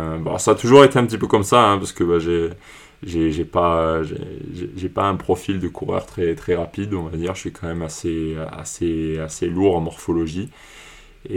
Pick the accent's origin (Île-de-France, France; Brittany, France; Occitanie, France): Occitanie, France; partir de chez nous en Cerdagne enfin de cet environnement pour rallier en fait l'autre bout du département